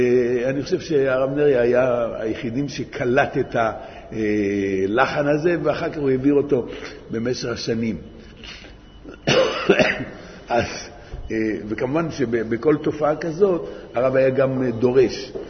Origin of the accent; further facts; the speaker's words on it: Tel Aviv, Tel Aviv District, Israel; אני בתור ילד זוכר, באתי מתל אביב